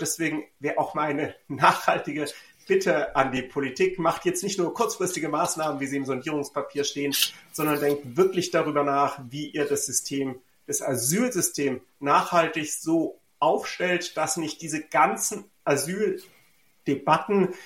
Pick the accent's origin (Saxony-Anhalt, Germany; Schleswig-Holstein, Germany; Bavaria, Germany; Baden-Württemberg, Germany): Baden-Württemberg, Germany; Konstanz; Also ich komme ja aus Süddeutschland und speziell Konstanz ist in der Nähe zur Schweiz.